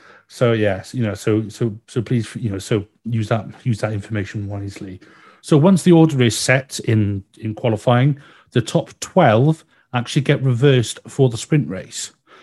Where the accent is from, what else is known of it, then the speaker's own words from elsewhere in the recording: United Kingdom; Now, being a Brit, we use miles per hour